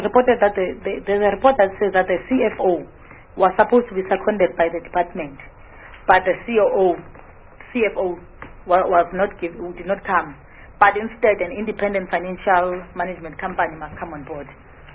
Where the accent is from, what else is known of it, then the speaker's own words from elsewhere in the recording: South Africa; I don't think as a South African and as an honorable member that situation is correct.